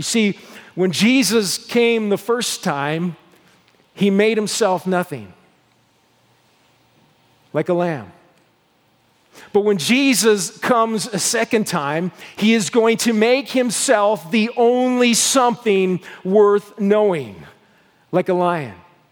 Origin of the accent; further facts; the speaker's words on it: Nova Scotia, Canada; I remember growing up in the Annapolis Valley, I worked in these apple orchards